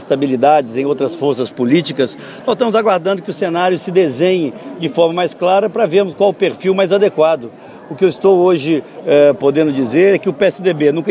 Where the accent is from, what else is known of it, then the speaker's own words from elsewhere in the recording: São João del Rei, Minas Gerais, Brazil; aos amigos de São João del Rei, de toda a minha terra